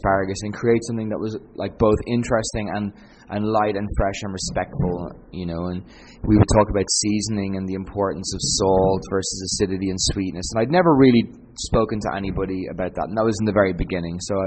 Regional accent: Ireland; as an Irish guy just cooking 3 years and starting out

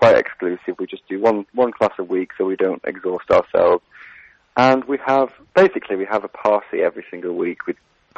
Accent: North West England, United Kingdom; my hometown in Lancashire, rural Lancashire.

